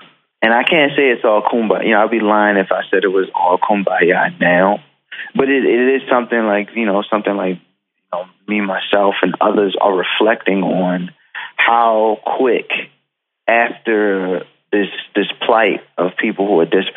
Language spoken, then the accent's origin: English; Baltimore, Maryland, United States; I come from West Baltimore